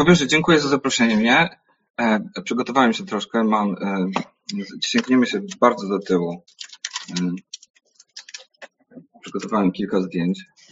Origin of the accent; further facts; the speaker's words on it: Wrocław, Lower Silesian Voivodeship, Poland; I jestem z Wrocławia